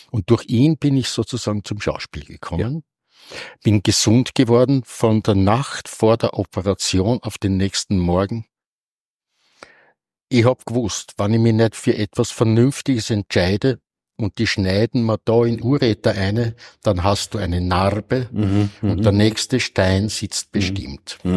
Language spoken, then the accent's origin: German; Ybbs an der Donau, Lower Austria, Austria; also born or lived in St. Pölten; Und mein Papa war in Ips in dem psychiatrischen Krankenhaus, damals Anstalt genannt, Primarius, Vorstand der Frauenabteilungen. Und dort haben wir in einer Dienstwohnung gewohnt.